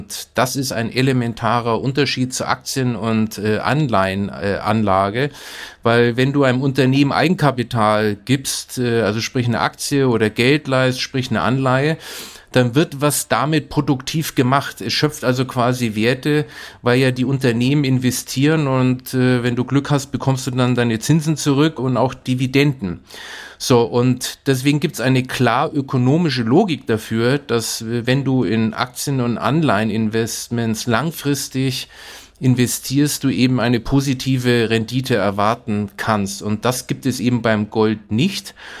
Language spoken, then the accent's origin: German; Nuremberg, Bavaria, Germany; Ich bin ja in Nürnberg aufgewachsen